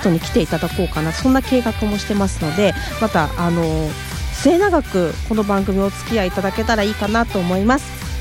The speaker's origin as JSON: {"language": "Japanese", "region": "Mie", "country": "Japan", "said": "私三重県出身なんで"}